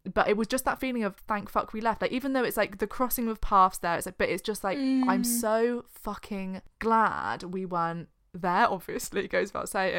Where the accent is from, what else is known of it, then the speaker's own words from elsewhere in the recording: London, United Kingdom; there's someone in this town that I live in, not London, my hometown